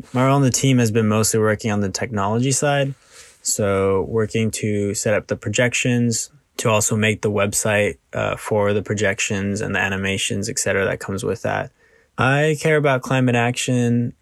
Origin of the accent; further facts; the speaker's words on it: California, United States; I'm from California.